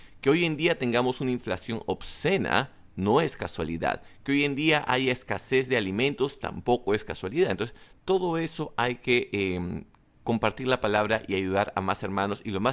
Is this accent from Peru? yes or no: yes; Peru; como peruanos tenemos que defender nuestro mar.